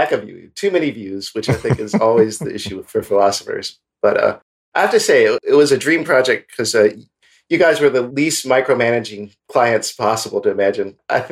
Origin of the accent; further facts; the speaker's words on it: Columbus, Ohio, United States; I'm a philosopher from Columbus, Ohio.